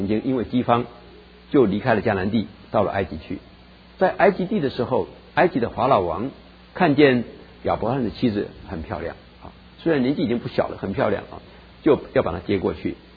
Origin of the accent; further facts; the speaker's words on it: China; 我们中国人呢就讲的简单了